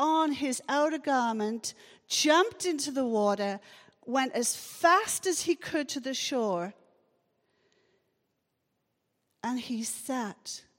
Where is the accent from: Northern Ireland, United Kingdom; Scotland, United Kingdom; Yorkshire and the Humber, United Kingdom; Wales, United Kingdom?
Wales, United Kingdom; because I'm from Wales and I'm proud of my heritage.